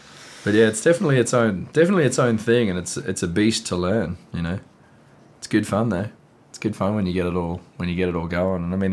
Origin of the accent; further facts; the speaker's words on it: Australia; Maybe Google would be a good website … because I'm Australian.